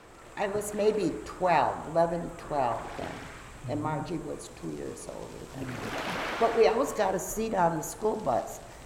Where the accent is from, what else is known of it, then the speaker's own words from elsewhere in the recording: Hovland, Minnesota, United States; born there; I was born in 1938 in Hovland, and it was called Minstrom's Road for many years, and now it is called Spruce Point Road.